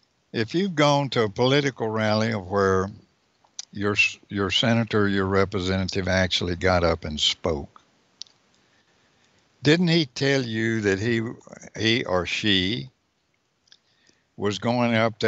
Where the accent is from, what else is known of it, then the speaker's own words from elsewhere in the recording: United States; I'm an American, and I try to vote for people that I believe will do the best job